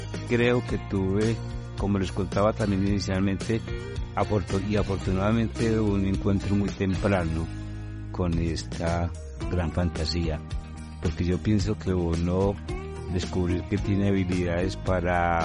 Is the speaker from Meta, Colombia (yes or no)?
no; Antioquia, Colombia; born there; Yo nací en un pueblo del occidente, Viborina, ni siquiera en el pueblo, en una finca.